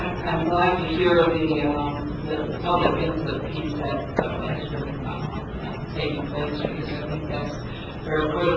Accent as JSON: {"language": "English", "country": "Marshall Islands", "said": "I come from the Marshall Island."}